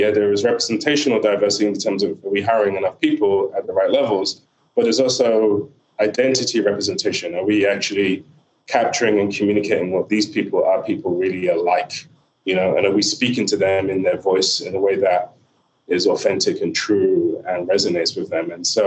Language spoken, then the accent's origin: English; Nigeria; She doesn't, unfortunately for me, as a Nigerian dad, doesn't think she needs to perform as well as everybody else.